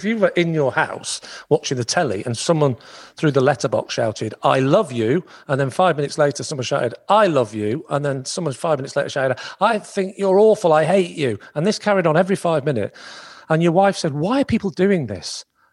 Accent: Southport, North West England, United Kingdom; My hometown is Southport

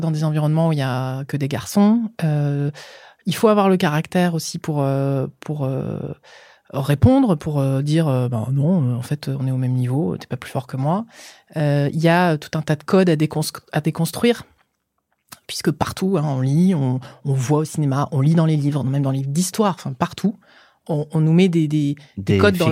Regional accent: Cormeilles-en-Parisis, Île-de-France, France; born there; Mon corps à moi, mon enveloppe corporelle est né dans le Val d'Oise, dans une charmante bourgade qui s'appelle Cormeilles-en-Parisis, donc dans le 9-5. Voilà, banlieue parisienne. Mes parents, toute ma famille vient du nord de la France.

